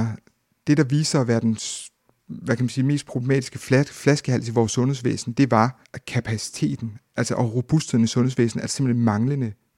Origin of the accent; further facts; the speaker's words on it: Zealand, Denmark; Jeg har selv valgt i Region Sjælland, født og opvokset på Vestsjælland.